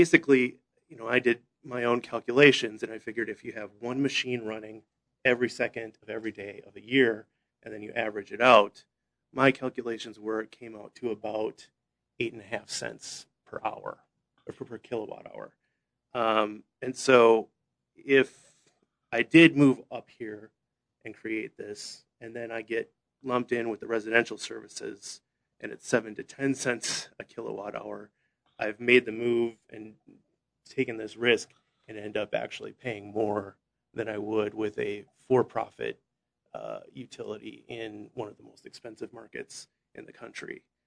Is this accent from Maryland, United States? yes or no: no; California, United States; so I come from the San Francisco Bay Area, and that's served by not a public utility